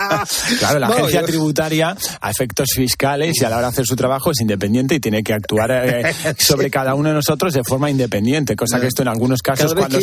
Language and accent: Spanish; Spain; como español y ciudadano